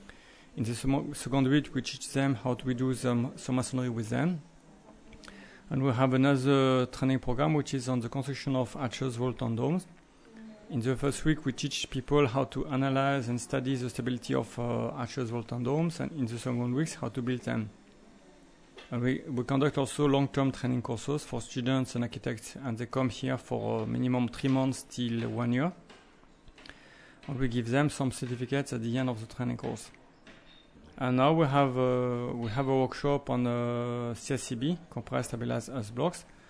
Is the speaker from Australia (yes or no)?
no; France; English is a second language; now in India; I'm an architect from France, and I came here in Oroville in 1989.